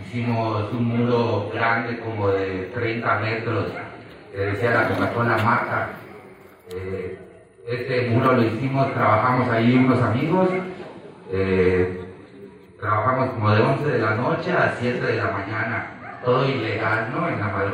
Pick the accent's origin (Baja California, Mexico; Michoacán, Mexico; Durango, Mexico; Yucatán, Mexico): Yucatán, Mexico; now in San Cristóbal de las Casas, Mexico; soy yucateco, tengo 14 años viviendo en la ciudad de San Cristóbal